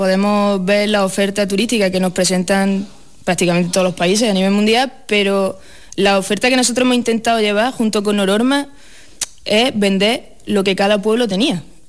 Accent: Andalusia, Spain; cuando alguien me pregunta de dónde eres y tengo que darle un poco la ubicación, es un pueblo al lado de Antequera o al lado de Archidona.

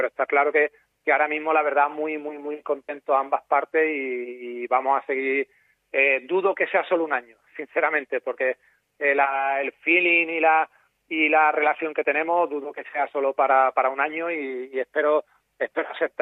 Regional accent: Andalusia, Spain; los que me conocéis ahí de la zona, de mi pueblo, de la Sierra

